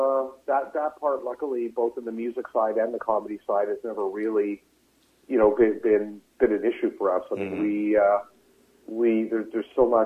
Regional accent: Canada; I mean, we're all Canadian.

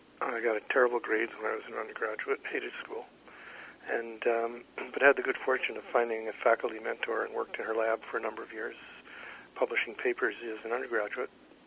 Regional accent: Cleveland, Ohio, United States; also born or lived in Brooklyn, New York / Massachusetts; Yeah, I was born in Brooklyn, grew up in Cleveland, Ohio. Lived in Massachusetts for many years, then did my PhD at the University of Kansas, and came

